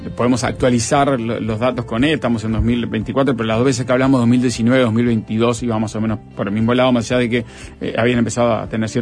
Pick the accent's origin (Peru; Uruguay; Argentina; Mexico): Argentina; Nadie como los argentinos de vacaciones, que tienen un miedo, que por momentos hasta los estigmatizan si salen del país.